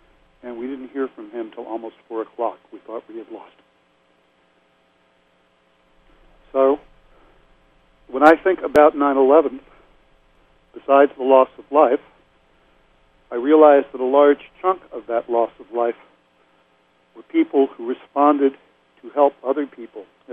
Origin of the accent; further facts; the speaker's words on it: New York, United States; I grew up in and around New York. I lost friends in the building.